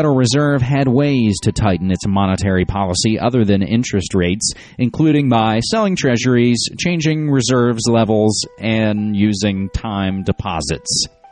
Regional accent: West Virginia, United States; It makes me very, very sad that some of the only growth opportunities in my home state of West Virginia are working for the Orwellian Stasi snitch system.

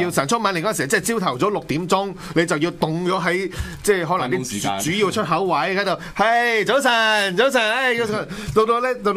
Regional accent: Hong Kong; 我係香港人嚟噶嘛，唔會分區噶嘛。

